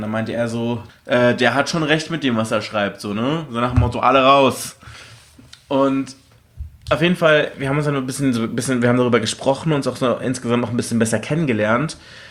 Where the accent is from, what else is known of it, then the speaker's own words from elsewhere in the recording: Germany; ja, ich bin Deutscher